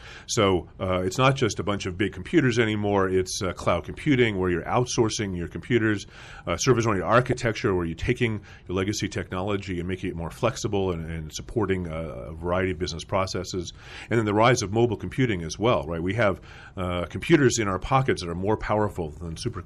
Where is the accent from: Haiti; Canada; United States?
United States; Albuquerque, New Mexico; Albuquerque, New Mexico.